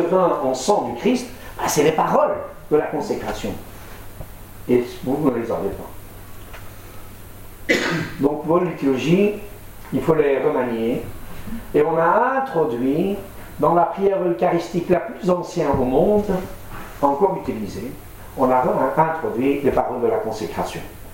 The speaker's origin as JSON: {"language": "French", "region": "Mardin", "country": "Turkey", "tie": "born or raised there", "second_language": "French", "said": "Moi, mes parents, ils viennent de Hakai. Je viens de Turabdin, la montagne des serviteurs de Dieu, qu'on appelle, où c'est le centre aujourd'hui de l'église syriaque orthodoxe. Je suis né là-bas, mais mes parents viennent encore de plus loin, de Hakai."}